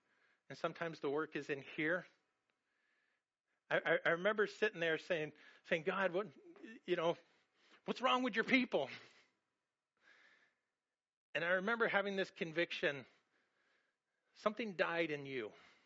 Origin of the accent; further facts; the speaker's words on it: Los Angeles, California, United States; I'm like, I came from Los Angeles. They have drive-by shootings.